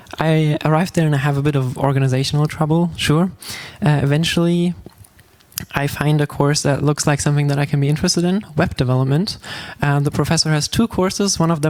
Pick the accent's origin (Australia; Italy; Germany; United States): Germany; Trier, Rhineland-Palatinate; now in Karlsruhe, Germany; I come from Trier originally and I'm studying design there. And I moved to Karlsruhe